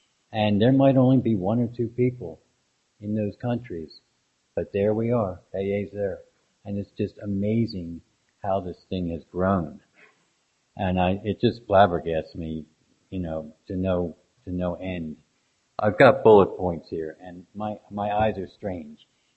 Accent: Hopewell, New Jersey, United States; now in Tucson, United States; I grew up in Hopewell, New Jersey, before I moved to Tucson.

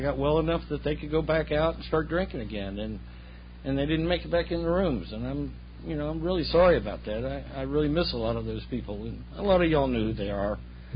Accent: Atlanta, Georgia, United States; born there; also born or lived in New Mexico, United States / Japan; We moved all over the world. I was born in Atlanta, and then we went to New Mexico, and then we went to Japan.

